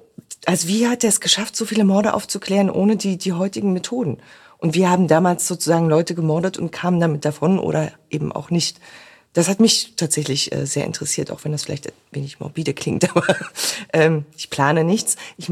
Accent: East Germany, Germany; ich bin im Osten aufgewachsen.

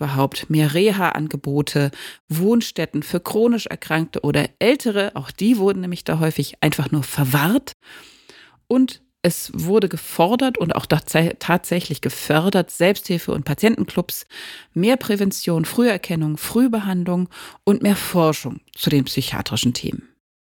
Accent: Berlin, Germany; JWD, sage ich da als Berlinerin, ganz weit draußen.

